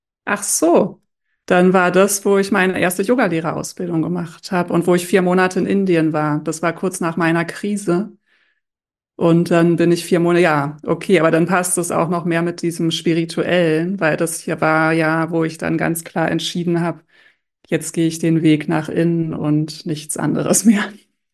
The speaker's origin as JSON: {"language": "German", "region": "Berlin", "country": "Germany", "said": "Ich komme aus Berlin und ich mag die Stadt nach wie vor."}